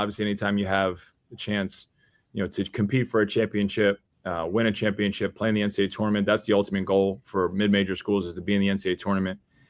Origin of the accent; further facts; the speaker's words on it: New Jersey, United States; So I grew up in New Jersey, so those are all my teams.